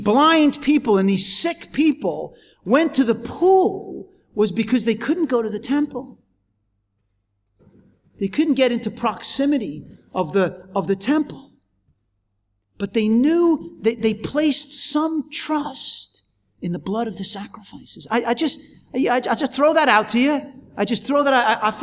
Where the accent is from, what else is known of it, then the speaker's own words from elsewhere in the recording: United States; I'm still American, so you still have to put up with that, all right?